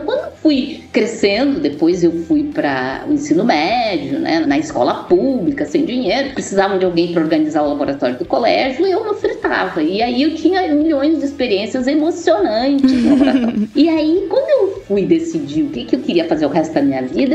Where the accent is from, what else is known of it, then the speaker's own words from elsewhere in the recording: Rio Grande do Sul, Brazil; Quando eu tinha, assim, uns 10, 11 anos, eu morava, assim, numa região perto de Porto Alegre, eu sou do Rio Grande do Sul